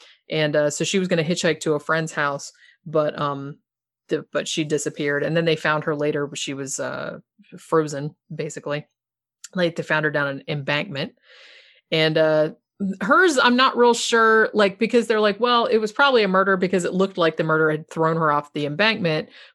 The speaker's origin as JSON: {"language": "English", "town": "Daytona Beach", "region": "Florida", "country": "United States", "said": "I'm from Daytona Beach, and that's, you know, she spent a lot of time there."}